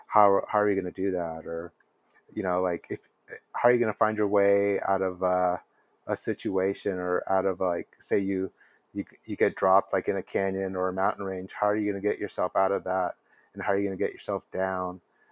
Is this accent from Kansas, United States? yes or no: no; El Paso, Texas, United States; that's one thing I would say about El Paso, growing up in El Paso, is that a lot of things I've gotten to do as an adult, we weren't doing as kids.